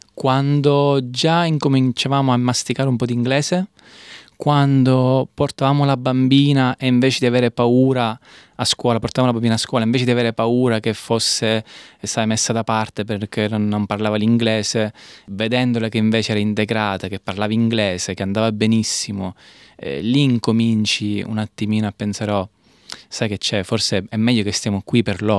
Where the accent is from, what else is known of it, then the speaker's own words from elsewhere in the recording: Catania, Sicily, Italy; moved away as an adult; sono partito da Catania quando avevo 20 anni e oggi, a distanza di 11 anni, mi trovo